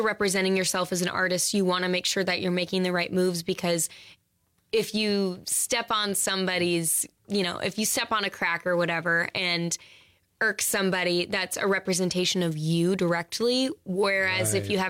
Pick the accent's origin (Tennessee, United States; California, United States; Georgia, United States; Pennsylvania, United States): Tennessee, United States; Nashville; when they see me and they see that I'm a songwriter from Nashville and a singer in these venues, it's a hard game.